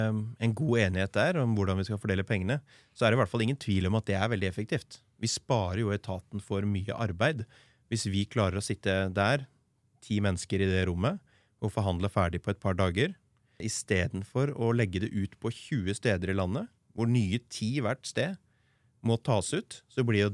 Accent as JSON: {"language": "Norwegian", "region": "Vestfold og Telemark", "country": "Norway", "said": "Jeg er fra Telemark, så derfor kanskje sier jeg Telemark først."}